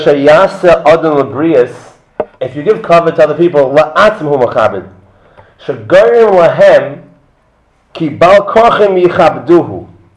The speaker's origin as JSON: {"language": "English", "town": "Bnei Brak", "region": "Tel Aviv District", "country": "Israel", "lives_now": "Jerusalem, Israel", "said": "because I'm from Bnei Brak, and I'm in Shalayim now"}